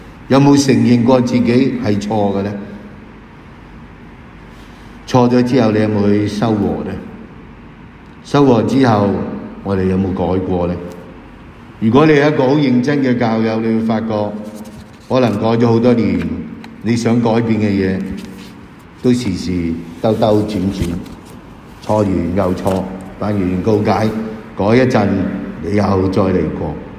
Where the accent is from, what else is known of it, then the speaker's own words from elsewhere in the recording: China; 你知道希伯来人呢不好像我们中国人那样堂兄弟、表兄弟，总之全部都是叫兄弟。